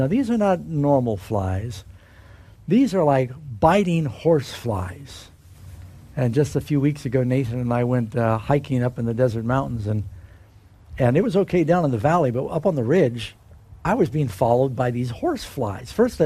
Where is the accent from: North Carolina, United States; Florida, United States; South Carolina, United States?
Florida, United States; Miami; my job when I was growing up in Miami was to clean my dad's pool. And in Miami, we had frogs everywhere